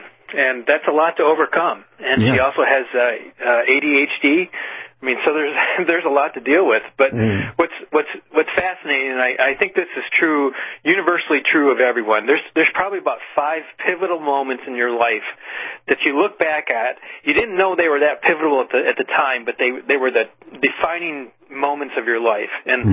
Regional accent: Michigan, United States; And he was actually born in my home state of Michigan.

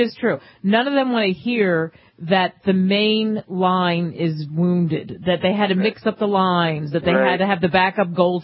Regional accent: Philadelphia, Pennsylvania, United States; and I grew up in Philadelphia, and I'm a huge Flyers fan

